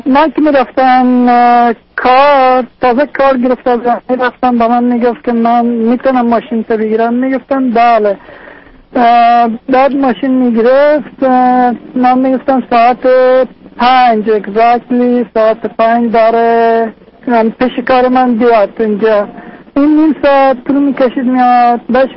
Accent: Afghanistan; خب من از افغانی هستم.

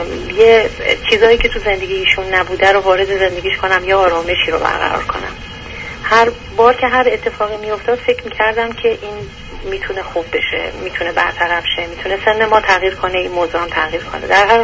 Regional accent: Iran; moved away as an adult; also born or lived in Malaysia; now in Canada; ما از ایران اومدیم بیرون و من یه سالی تقریبا حدود 4 سال تو مالزی زندگی کردم

